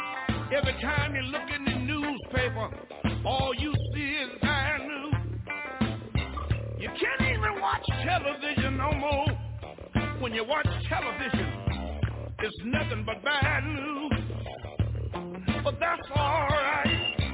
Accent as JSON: {"language": "English", "town": "Houston", "region": "Texas", "country": "United States", "tie": "born or raised there", "said": "Bad think doubles when I think about my hometown in Houston, Texas."}